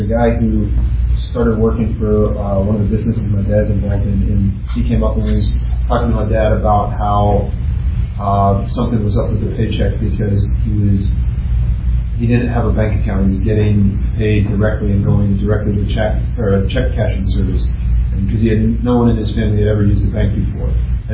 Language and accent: English; North Carolina, United States; I'm from North Carolina, and I've shared this before, but sweet potatoes are one of North Carolina's biggest crops. And so where I'm from, it's perfectly understood. I grew up an hour from here.